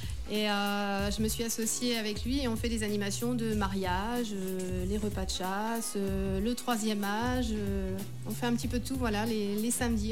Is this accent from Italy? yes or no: no; Saint-Jean-d'Angély, Nouvelle-Aquitaine, France; born there; Alors voilà, je suis née à Saint-Jean-d'Angély.